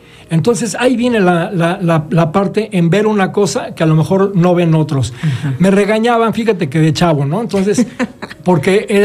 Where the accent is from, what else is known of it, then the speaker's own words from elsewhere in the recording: Mexico City, Mexico; born there; yo pues nací en el sur, en la Ciudad de México